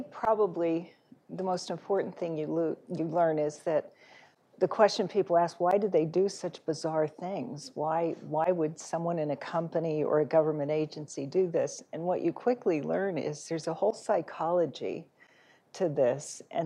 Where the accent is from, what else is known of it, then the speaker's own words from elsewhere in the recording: Phoenix, Arizona, United States; I'm from Phoenix. And by the way, it's cooler there than it is here today